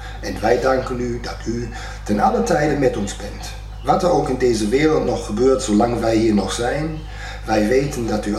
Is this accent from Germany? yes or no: yes; Germany; accent: German; Dutch is a second language; u hoort wel mijn Duits accent